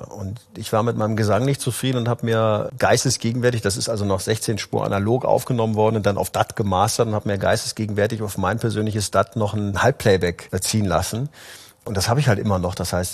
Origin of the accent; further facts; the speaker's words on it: Neuwied, Rhineland-Palatinate, Germany; in so einer Stadthalle in Neuwied, wo ich aufgewachsen bin